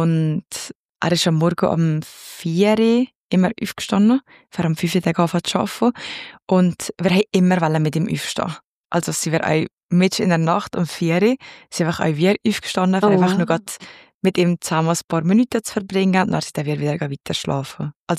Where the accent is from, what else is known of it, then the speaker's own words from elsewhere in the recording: Valais, Switzerland; Also, ich komme aus dem Wallis. Das kennt man, glaube ich, raus. Ich bin im Wallis aufgewachsen. Meine Mama ist eine Walliserin. Mein Papa ist ein Süditaliener, also er kommt von Kalabrien.